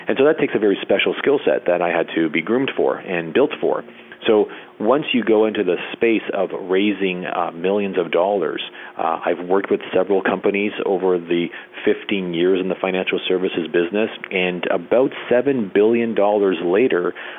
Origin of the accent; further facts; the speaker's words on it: Toronto, Ontario, Canada; I'm born and raised in Toronto, and I am Canadian. I live and reside in Toronto currently.